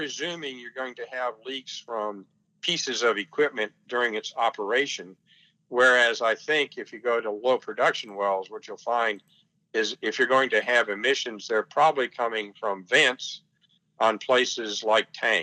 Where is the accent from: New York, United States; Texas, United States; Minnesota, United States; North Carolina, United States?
Texas, United States; Houston; I grew up in the Houston area, so we were like right behind California in terms of the pressure to deal with ozone.